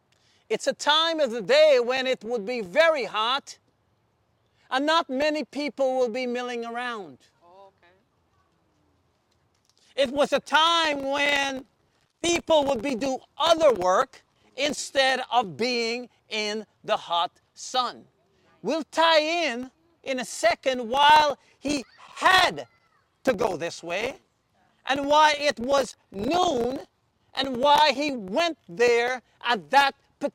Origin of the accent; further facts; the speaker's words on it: Canada; I said, "I came from Canada. I am going to play golf."